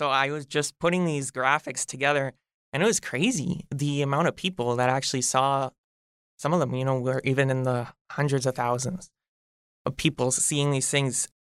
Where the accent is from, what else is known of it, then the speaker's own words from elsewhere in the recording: Hamilton, Ontario, Canada; I'm as local as it gets. As I said, I was born here in Hamilton. I went to school, elementary and high school, in Ward 5. You know, I've lived in Ward 5 my entire life.